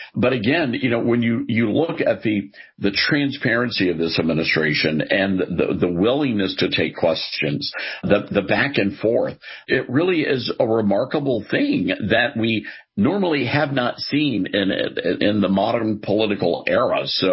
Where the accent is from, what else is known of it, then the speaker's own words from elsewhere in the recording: Memphis, Tennessee, United States; also born or lived in New York City; So Memphis is my hometown. I was born and raised here, and I moved back to Memphis after living in New York City for 15 years.